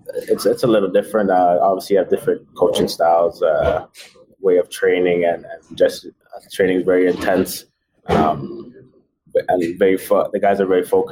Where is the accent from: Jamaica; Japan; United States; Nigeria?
Jamaica; I don't know if Jamaica would be there, but I'm Jamaica. I'm Jamaican too.